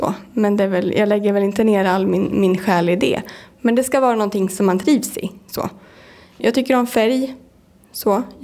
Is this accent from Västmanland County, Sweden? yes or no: yes; Kungsör, Västmanland County, Sweden; Jag är född 1983, så jag är 33 år gammal. Jag är född och uppvuxen i Kungsör, men har väl varit utrest ett tag när jag pluggade.